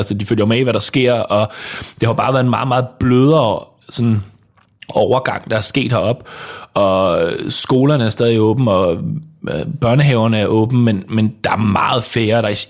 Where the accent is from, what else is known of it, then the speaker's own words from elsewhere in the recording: West Jutland, Denmark; Jeg er ikke fra Skalskør. Nej. Jeg er fra Vestjylland.